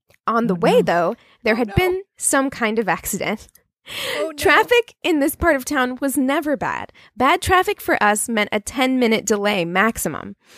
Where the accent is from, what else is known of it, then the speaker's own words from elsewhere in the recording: New Mexico, United States; born there; we moved here from the Southwest. Like, I was born in New Mexico.